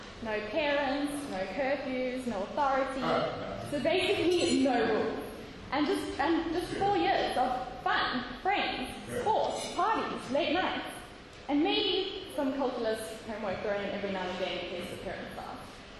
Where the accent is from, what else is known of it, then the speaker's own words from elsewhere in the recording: Mozambique; I grew up in Mozambique with my parents and missionaries. I was homeschooled there, because there were no schools where we were living.